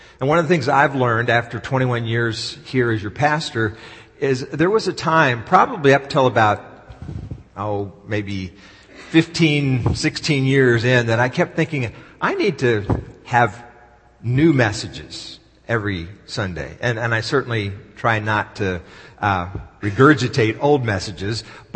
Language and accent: English; Dallas, Texas, United States; when I was growing up in Dallas.